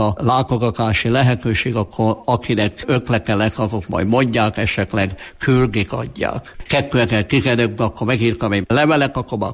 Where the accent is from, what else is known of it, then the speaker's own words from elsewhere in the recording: Tolcsva, Borsod-Abaúj-Zemplén, Hungary; born there; én tolcsai születésű vagyok